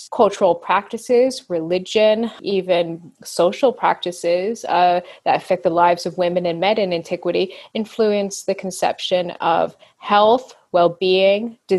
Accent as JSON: {"language": "English", "region": "North Carolina", "country": "United States", "also_born_or_lived": "Midwest / United Kingdom", "said": "I am from North Carolina, but I've traveled a lot, you know, spending time in the Midwest where I've now settled, but also time in the UK where I did my doctoral degree."}